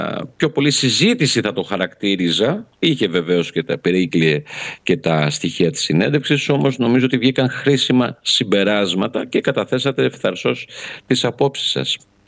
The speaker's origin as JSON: {"language": "Greek", "town": "Dodoni", "region": "Epirus", "country": "Greece", "said": "όπως λένε και στο χωριό μου στη Δοδόνη, γιατί κρατάω και από τη Δοδόνη"}